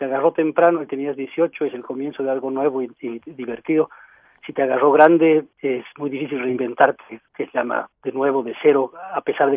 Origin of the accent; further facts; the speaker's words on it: Bolivia; Soy boliviano, de origen alemán.